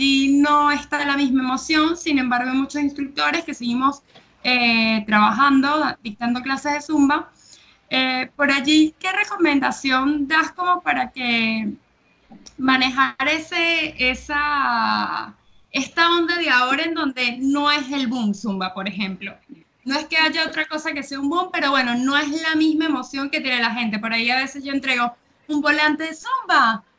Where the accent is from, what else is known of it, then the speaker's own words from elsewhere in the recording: Venezuela; now in Argentina; Yo soy de Venezuela y aquí en Argentina